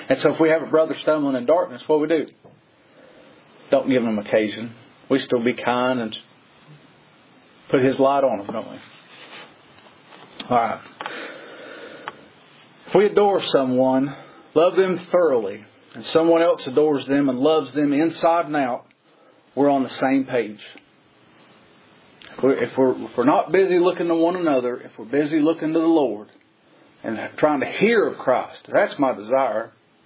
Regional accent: Kentucky, United States; I'm from Kentucky. You know Todd Nybert?

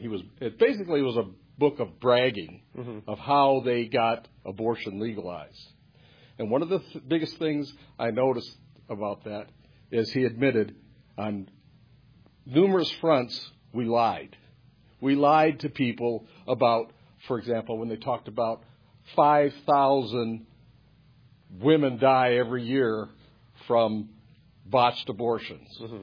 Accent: Michigan, United States; Well, I'm from Michigan, and you know we would never do anything rash to our governor or anybody else.

